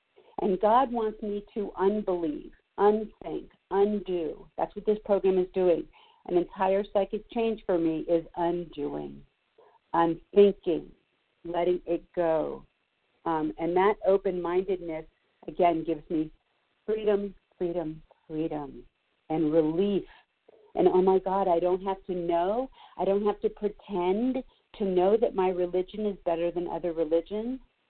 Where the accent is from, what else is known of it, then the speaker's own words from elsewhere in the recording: Los Angeles, California, United States; So I grew up Jewish in Los Angeles, and it was what our faith was politics, our faith was intellect